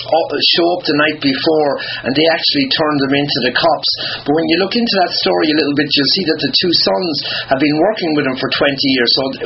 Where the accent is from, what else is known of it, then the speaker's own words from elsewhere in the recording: Ireland; One is definitely the absolute current situation in my home country of Ireland and this upcoming vote.